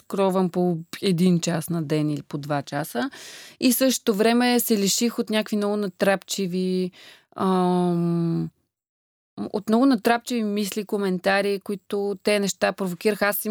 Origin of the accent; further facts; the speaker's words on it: Plovdiv, Plovdiv Province, Bulgaria; аз съм израснала, нали, в Пловдив